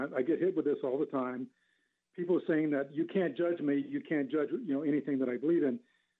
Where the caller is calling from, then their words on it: Las Vegas, Nevada, United States; We're calling in from Las Vegas.